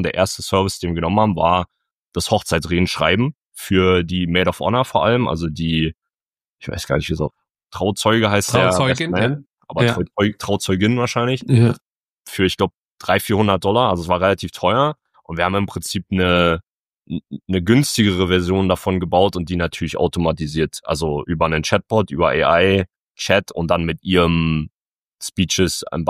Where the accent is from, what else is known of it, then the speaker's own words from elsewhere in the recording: Berlin, Germany; now in Netherlands; Ich bin ursprünglich aus Berlin. Ich wohne gerade in der Nähe von Amsterdam